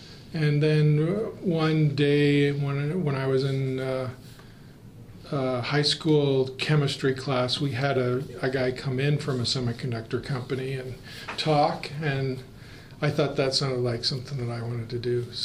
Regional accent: Pendleton, Oregon, United States; born there; I was born in Pendleton, Oregon.

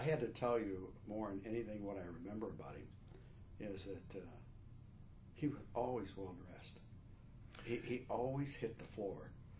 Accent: Eugene, Oregon, United States; I'm a lawyer and I was from Eugene. I lived in Junction City.

